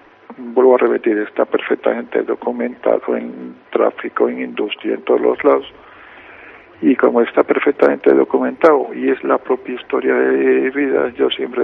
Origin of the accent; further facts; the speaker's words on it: Galicia, Spain; como gallegos